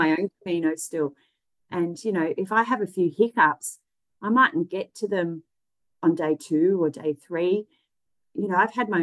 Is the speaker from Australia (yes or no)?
yes; Geelong, Victoria, Australia; because I'm from Geelong, that's like walking from Geelong to Melbourne and then starting to walk back again.